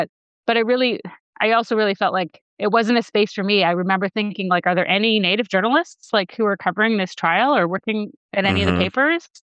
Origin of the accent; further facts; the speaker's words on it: Saskatchewan, Canada; I was a young Indigenous woman growing up in Saskatchewan